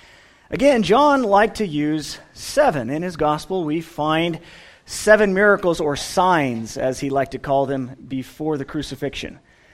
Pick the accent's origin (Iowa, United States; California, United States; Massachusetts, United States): California, United States; Well, as you know, I'm from California.